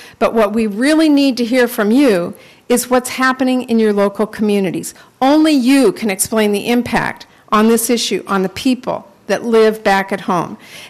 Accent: Washington, United States; In my home state, King County, one of our largest, our largest county

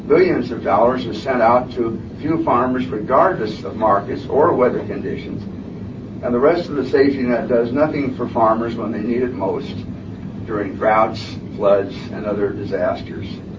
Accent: United States; As an American farmer myself, I fully appreciate the importance of farmers

